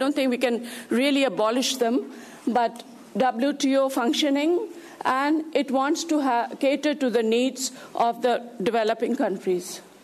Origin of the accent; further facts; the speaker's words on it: India; since I come from India